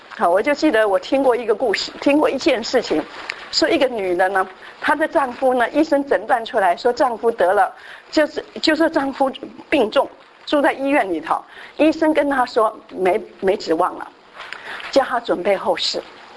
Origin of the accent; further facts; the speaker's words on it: China; 然后我们中国人有一句话说穷极呼天